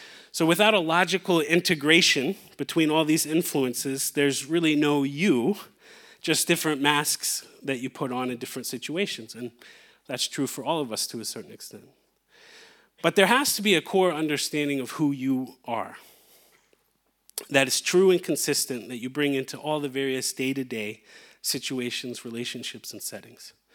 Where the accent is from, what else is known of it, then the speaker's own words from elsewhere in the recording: United States; I'm a friend. I'm an American. I can't shake it. I'm a foreigner.